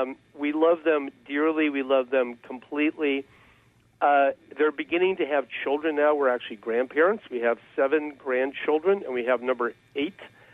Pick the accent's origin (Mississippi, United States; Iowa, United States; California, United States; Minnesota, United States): California, United States; Eureka; I grew up in a little tiny town in Northern California, a place called Eureka, which means in Greek.